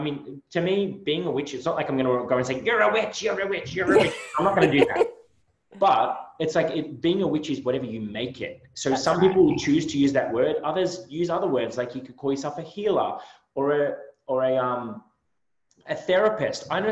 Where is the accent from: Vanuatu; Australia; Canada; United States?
Australia; Adelaide, South Australia; I'm from Adelaide. Both Aussies